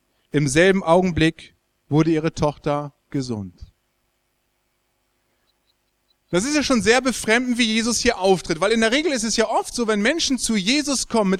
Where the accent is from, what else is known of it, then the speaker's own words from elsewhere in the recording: Lower Saxony, Germany; now in Marburg, Germany; wie Alex schon gesagt hat, ich komme ursprünglich aus Ostfriesland, bin auf einem Bauernhof groß geworden, habe eigentlich Landwirtschaft gelernt, bin dann selber Christ geworden